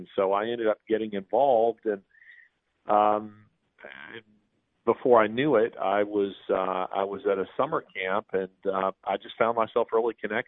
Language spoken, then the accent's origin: English; Bible Belt, United States; I grew up in the Bible Belt mostly. You know, my father was a career soldier, and so we moved all over the U.S. From one army base to another.